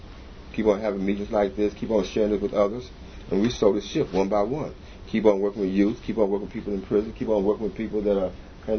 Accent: Midwest, United States; You know, because I come from the Midwest, it was a big deal.

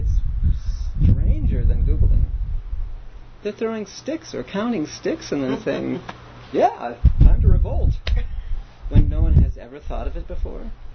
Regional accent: East Coast, United States; You know, like I'm from the East Coast, so, you know, I came out here and I had to learn all of that language

